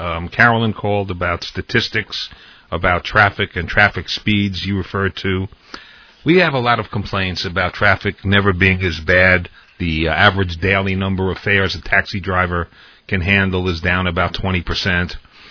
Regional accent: Bronx, New York, United States; born there; Hey, Gridlock Sam, I was born on Nelson Avenue where the Cross Bronx Expressway is now.

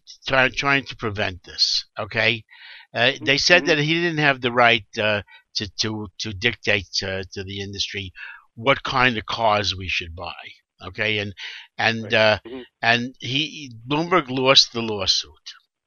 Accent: Brooklyn, New York, United States; Brooklyn, New York, my hometown.

